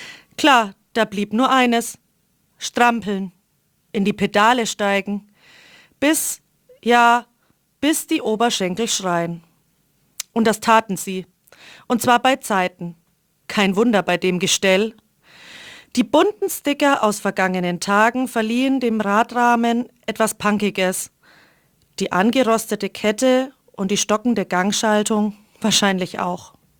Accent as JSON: {"language": "German", "town": "Weißenburg", "region": "Bavaria", "country": "Germany", "tie": "born or raised there", "said": "ich rede hier von meiner Heimatstadt Weißenburg"}